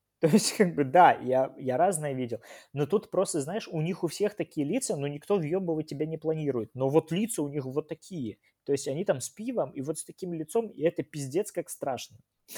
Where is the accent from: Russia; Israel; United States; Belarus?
United States; New York; я из Нью-Йорка.